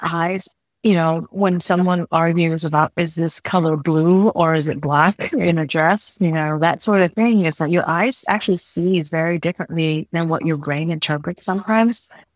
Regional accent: San Jose, California, United States; also born or lived in Vietnam; I was born in Vietnam and raised actually in San Jose, California. I have seven brothers and sisters, and my parents were immigrants

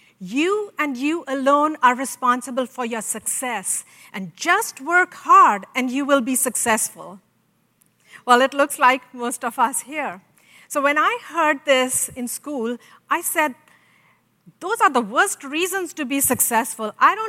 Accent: India; I grew up in India in a military family.

